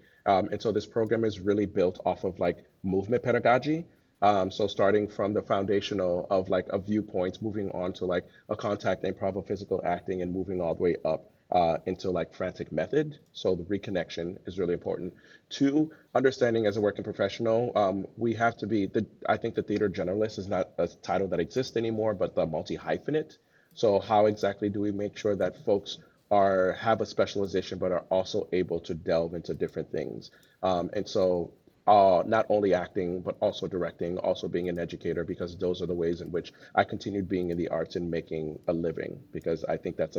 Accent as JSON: {"language": "English", "town": "Miami", "region": "Florida", "country": "United States", "also_born_or_lived": "New York", "said": "I'm originally from Miami. And then I lived in New York for a year"}